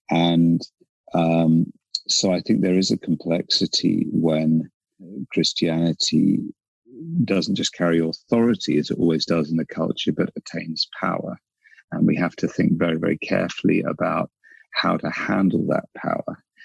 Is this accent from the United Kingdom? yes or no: yes; United Kingdom; you're Canadian, I'm British